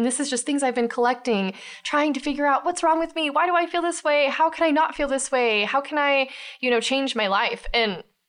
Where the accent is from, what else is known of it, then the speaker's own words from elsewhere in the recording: Eugene, Oregon, United States; And I'm recording and I'm like, hey … from Eugene, Oregon.